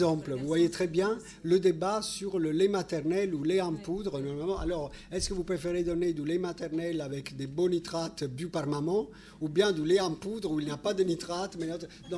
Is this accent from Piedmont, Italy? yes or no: no; Naples, Campania, Italy; je suis historien, surtout je viens de Naples.